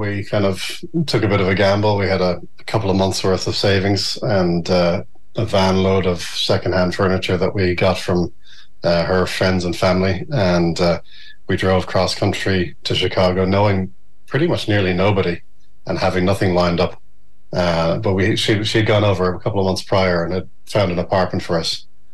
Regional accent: Dun Laoghaire, Leinster, Ireland; So I grew up in Dublin, in Dunleary

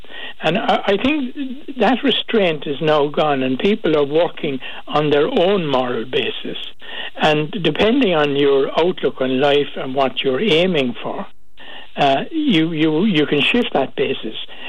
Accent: Cork, Munster, Ireland; I was born and reared in Cork City

